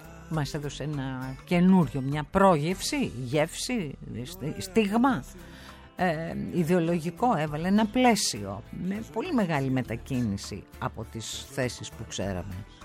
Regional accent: Trikala, Thessaly, Greece; Προδίδω την πατρίδα μου, τα Τρίκαλα. Δεν την προδίδω γιατί είμαι πολύ ορεινή

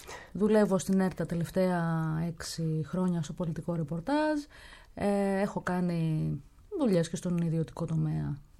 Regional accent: Missolonghi, Western Greece, Greece; Μεγάλωσα στο Μεσολόγγι, έχω μία γάτα.

